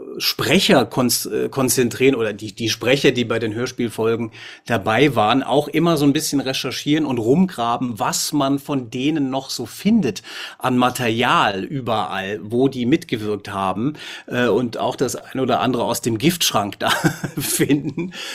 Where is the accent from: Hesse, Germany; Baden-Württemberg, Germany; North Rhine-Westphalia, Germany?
Hesse, Germany; Ich komme eigentlich aus Hessen und da ist es auch schwierig.